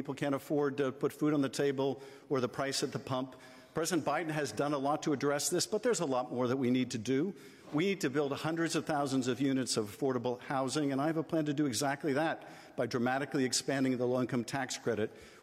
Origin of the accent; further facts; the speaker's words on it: Florida, United States; I saw a vibrant state, a state that was different than my home state of Florida.